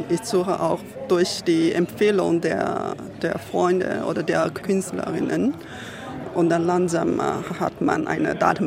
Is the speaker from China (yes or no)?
yes; China; German is a second language; now in Berlin, Germany; Ja, ich komme aus China.